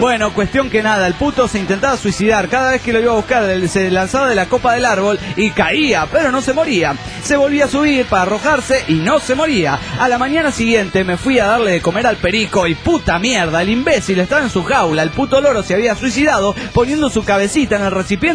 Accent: Matehuala, San Luis Potosí, Mexico; de Matehuala City, San Luis Potosí, México.

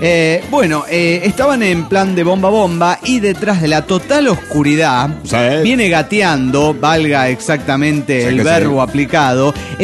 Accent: Ecatepec, State of Mexico, Mexico; de Catepec.

